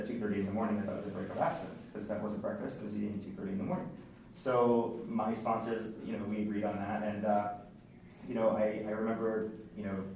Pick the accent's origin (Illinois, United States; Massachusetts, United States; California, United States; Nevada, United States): Massachusetts, United States; Boston; I'm from Boston, so I'm not sure if they have those similar groups